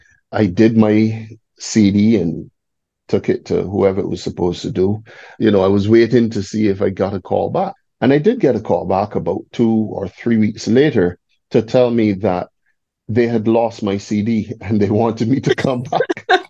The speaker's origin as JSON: {"language": "English", "town": "Durrants", "region": "Christ Church", "country": "Barbados", "tie": "born or raised there", "also_born_or_lived": "Union Hall, St. Philip", "said": "I started the journey in Union Hall, St. Philip, up to about 6 years. And then my family moved to Durrance in Christchurch."}